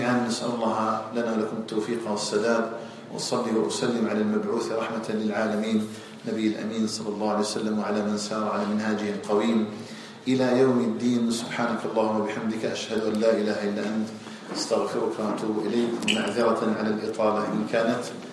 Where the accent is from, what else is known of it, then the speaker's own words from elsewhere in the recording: Algeria; أن يجعل بلدنا الجزائر آمنا مطمئنا